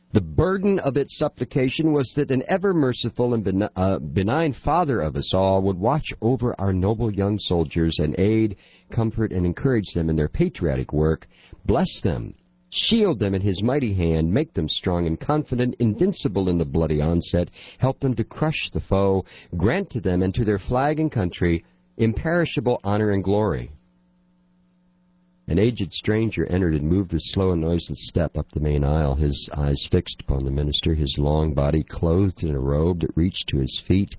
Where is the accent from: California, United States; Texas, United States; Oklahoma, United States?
Texas, United States; You know, I'm from Texas.